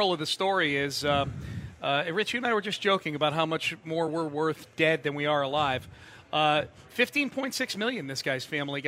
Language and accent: English; Simsbury, Connecticut, United States; I grew up in the mean streets of Simsbury, which is on